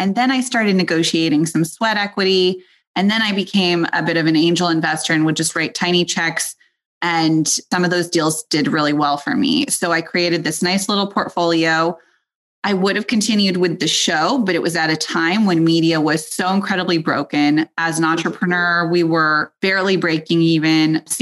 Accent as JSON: {"language": "English", "region": "California", "country": "United States", "tie": "born or raised there", "said": "I grew up in Silicon Valley when it was less sort of Hollywoodized and celebrated. I am a fourth generation venture capitalist"}